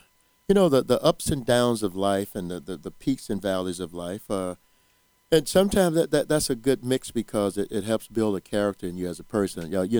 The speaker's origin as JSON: {"language": "English", "town": "Mansfield", "region": "Louisiana", "country": "United States", "tie": "born or raised there", "said": "I grew up in Mansfield, Louisiana. And unfortunately, home is home"}